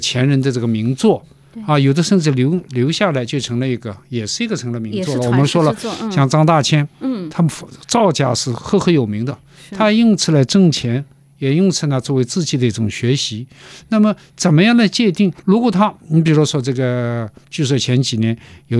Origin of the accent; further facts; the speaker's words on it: China; 我们中国人就没认为用一下名字怎么的了啊